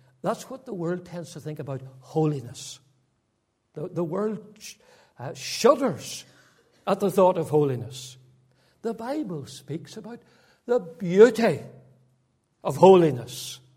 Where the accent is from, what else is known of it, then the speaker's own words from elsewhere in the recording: Northern Ireland, United Kingdom; I can remember where I grew up in County Fermanagh. I grew up at that time in an unsaved family.